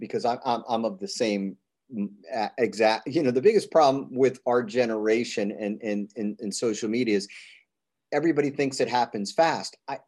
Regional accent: United States; I'm from the United States of America, where even when it's bad, it's better than 90% of the world.

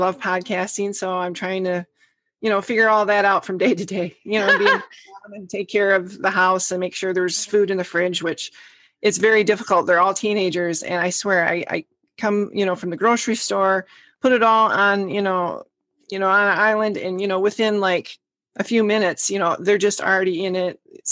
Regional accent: Wisconsin, United States; now in Michigan, United States; Well, I'm originally from Wisconsin, and currently I live in Michigan with my family.

